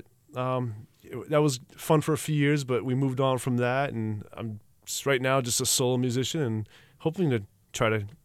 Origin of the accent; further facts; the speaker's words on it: Westbrook, Maine, United States; Well, from the area, I'm from Westbrook. I live in Gorham now and been around for quite a while.